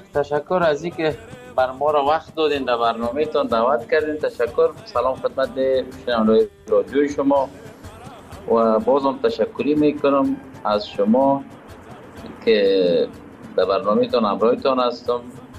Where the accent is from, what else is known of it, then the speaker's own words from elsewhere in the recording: Kabul, Afghanistan; now in Pakistan; که مدت این چیزی کم 1 سال میشه از وطن فرار هستم، از وطن دور هستم، دور از کابل جان هستیم، دور از افغانستان هستیم، دلتنگ هم و آب و هوا آمدیم. فعلا پاکستان هستم،